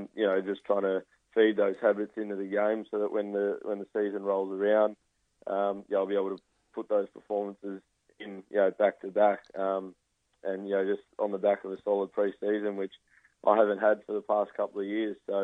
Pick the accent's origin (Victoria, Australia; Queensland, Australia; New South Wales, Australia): Victoria, Australia; Melbourne; Obviously, I'm born and bred in Melbourne, so it was a tough move moving away from family and friends.